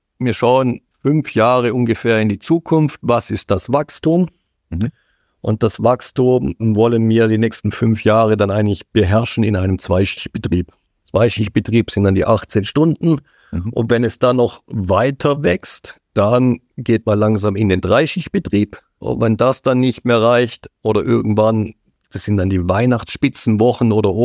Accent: Suhr, Aargau, Switzerland; Ich komme ja ursprünglich aus Suhr.

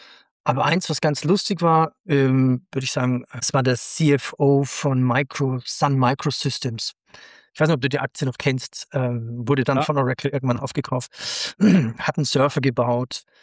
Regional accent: Bayreuth, Bavaria, Germany; Ich komme aus Bayreuth und da fließt ein Fluss durch.

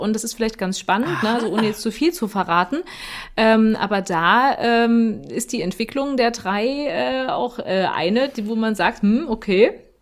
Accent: Mühlhausen, Thuringia, Germany; ich komme ja nun aus Mühlhausen.

